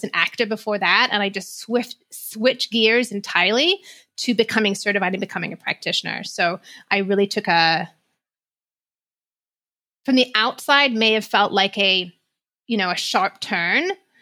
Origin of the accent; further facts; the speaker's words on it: England, United Kingdom; I grew up in England.